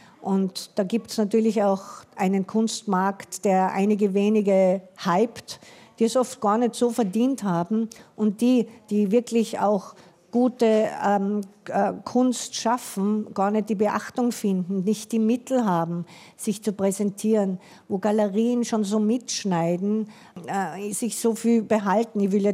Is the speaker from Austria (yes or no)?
yes; Salzburg, Austria; born there; ich bin in Salzburg geboren